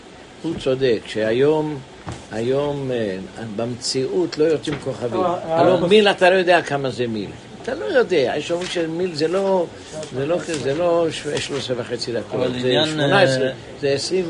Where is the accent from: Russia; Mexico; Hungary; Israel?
Israel; Jerusalem, Jerusalem District; born there; כי אני גם בירושלים, נולדתי שם.